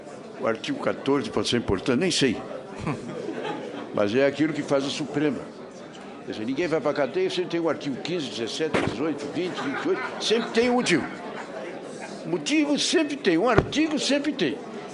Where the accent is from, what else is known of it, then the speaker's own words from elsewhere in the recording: Brazil; Eu sou brasileiro, eu estou aqui, tenho a votação.